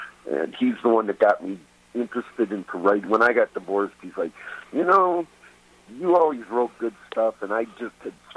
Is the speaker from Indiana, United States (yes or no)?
no; Wisconsin, United States; And I said, no, growing up in the Midwest in the 70s and 80s influenced my musical interest.